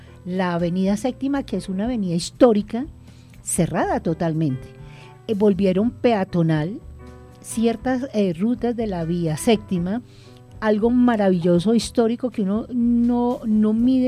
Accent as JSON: {"language": "Spanish", "region": "Bogotá", "country": "Colombia", "said": "Soy de Bogotá, amo entrañablemente mi ciudad."}